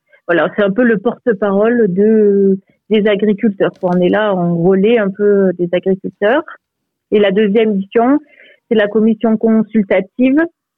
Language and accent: French; Provence-Alpes-Côte d'Azur, France; Donc, en fait, je suis originaire donc des Hautes-Alpes.